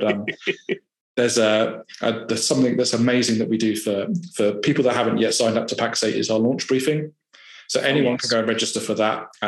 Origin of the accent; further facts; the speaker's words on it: Farnborough, South East England, United Kingdom; I grew up in Farnborough and born and raised there.